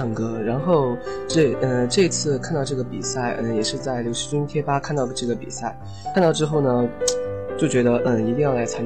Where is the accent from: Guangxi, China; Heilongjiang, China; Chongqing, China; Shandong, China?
Chongqing, China; 我是重庆的，重庆人。